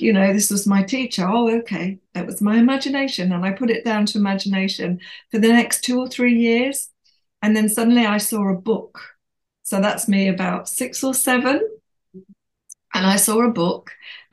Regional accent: North East England, United Kingdom; And my school, as a lot of schools were up in the Northeast, I'm from the Northeast, were converted chapels

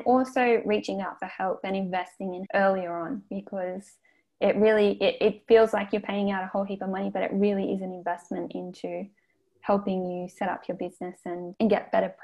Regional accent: Sydney, New South Wales, Australia; now in Adelaide, Australia; So I'm actually from Sydney originally, and I've lived in Adelaide for 6 years now

